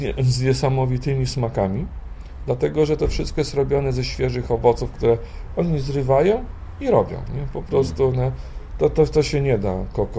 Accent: Giżycko, Warmian-Masurian Voivodeship, Poland; jestem człowiekiem z Giżycka, to żeglarstwo mam gdzieś tam, powiedzmy, we krwi.

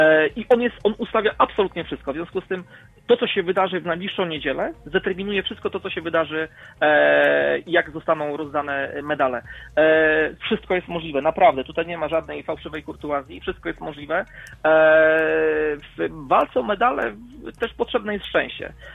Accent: Zielona Góra, Lubusz Voivodeship, Poland; nie dlatego, że jesteśmy z Zielonej Góry

